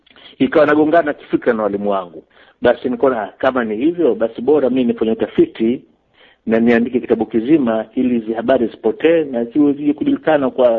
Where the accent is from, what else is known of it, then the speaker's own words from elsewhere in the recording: Dar es Salaam, Tanzania; born there; Mimi nimezaliwa Dar es Salaam, hawa ni kama wajumba zangu.